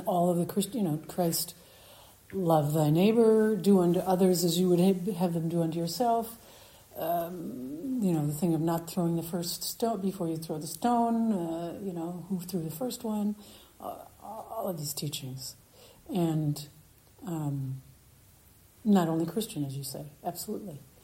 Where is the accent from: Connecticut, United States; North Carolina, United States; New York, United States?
New York, United States; We're about the same age. We're both from New York, the same kinds of social circles, you know, born into privilege.